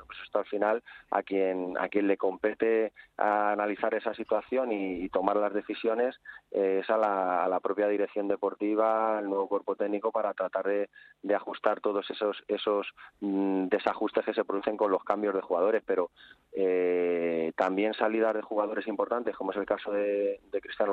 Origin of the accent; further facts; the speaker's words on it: Getafe, Community of Madrid, Spain; evidentemente soy de Getafe, ya lo sabes, también tuve la suerte de trabajar ahí como segundo entrenador